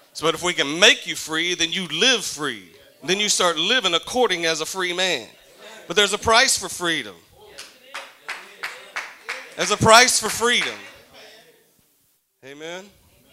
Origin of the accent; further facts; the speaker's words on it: Oklahoma, United States; that's where God's from, because I'm from Oklahoma.